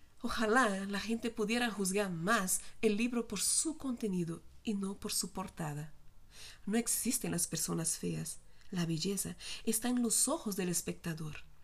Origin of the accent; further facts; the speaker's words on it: Brazil; now in Mexico; soy una brasileña que vive en México